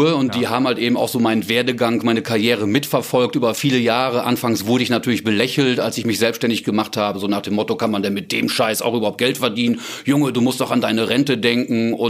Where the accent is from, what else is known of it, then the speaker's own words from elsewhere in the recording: Wettringen, North Rhine-Westphalia, Germany; Nein, ich bin wirklich ein Kind hier geboren in Wettringen im Münsterland. Gehöre zu den letzten Kindern, die hier in diesem Dorf auf die Welt gekommen sind.